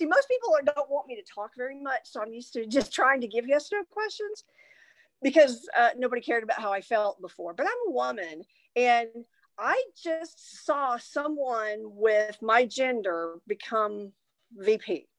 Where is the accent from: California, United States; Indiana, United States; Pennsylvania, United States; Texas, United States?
Texas, United States; Mount Vernon; I'm from Mount Vernon, Texas. And my mother grew up in that town.